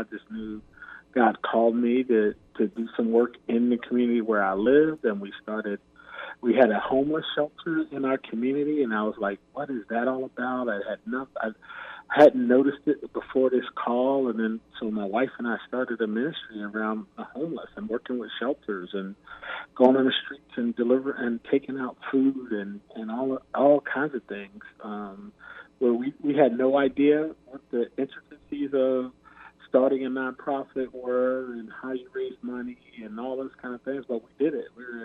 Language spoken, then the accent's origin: English; Philadelphia, Pennsylvania, United States; I'm from Philadelphia, grew up in Philadelphia, and grew up going to church, you know, from the time I was probably 9-10 years old.